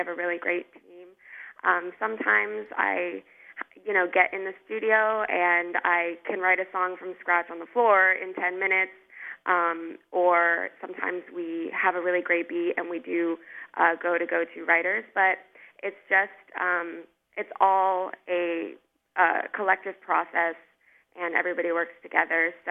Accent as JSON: {"language": "English", "region": "Ohio", "country": "United States", "said": "Yeah, we're both hailing from Ohio, so it's awesome."}